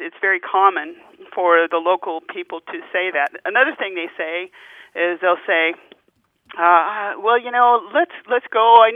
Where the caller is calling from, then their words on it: Denton, Texas, United States; also born or lived in New Mexico; from Denton, Texas.